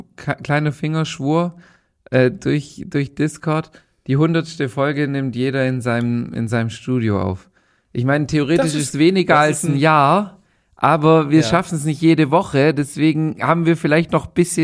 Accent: Baden-Württemberg, Germany; accent: Swabian

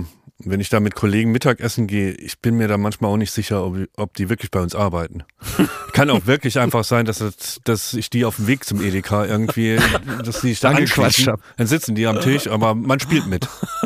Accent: Saarland, Germany; also born or lived in Zweibrücken; geboren in 2 Brücken in der Pfalz und dann am 2. Tag meines Lebens schon ins Saarland übergesiedelt.

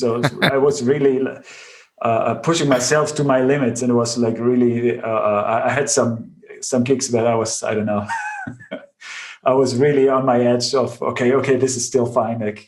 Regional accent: Bavaria, Germany; English is a second language; I grew up in Bavaria on the countryside

